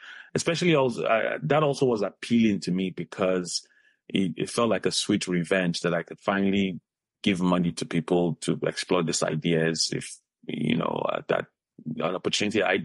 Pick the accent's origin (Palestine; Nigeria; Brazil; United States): Nigeria; Northern Nigeria; I'm a Nigerian global citizen, proud Yoruba man, grew up in the northern part of Nigeria, so I speak Hausa, Yoruba, as well as a little bit of Igbo, because I took a wife from the eastern part of Nigeria.